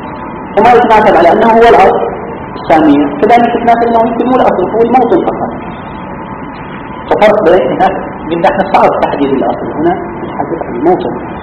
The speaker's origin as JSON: {"language": "Arabic", "region": "Eastern Province", "country": "Saudi Arabia", "tie": "born or raised there", "said": "احنا قريتنا لوحدة وفي وهي صغيرة جدا فيها أكثر من 15 عين نابعة، هذا كله راح الآن أصبحت قريبة من المدنية."}